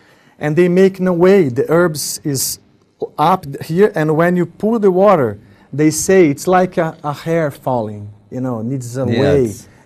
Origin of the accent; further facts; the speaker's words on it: Italy; accent: Italian; English is a second language; I'll keep my Italian accent.